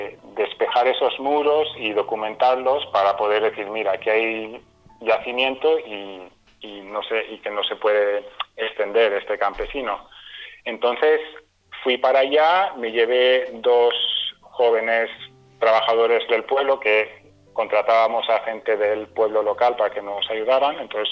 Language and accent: Spanish; Balearic Islands, Spain; cuando era niño, cuando vivíamos en Mallorca, vivíamos en una casa de campo, tendría quizá, no sé, 8, 9, 10 años